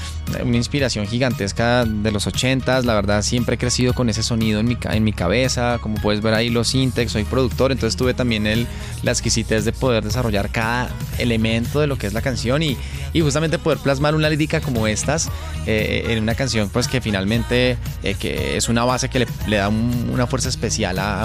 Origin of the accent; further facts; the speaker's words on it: Soacha, Cundinamarca, Colombia; Bueno, primero, soy colombiano. Tuve la fortuna de crecer en un territorio muy cercano con Dinamarca llamado Soacha.